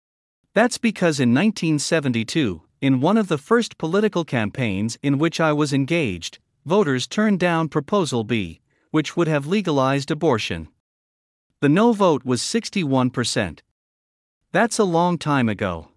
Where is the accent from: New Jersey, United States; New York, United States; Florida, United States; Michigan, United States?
Michigan, United States; was popular in the Michigan of my youth. By contrast, I remember Governor Jerry Brown was derided in my home state as a flake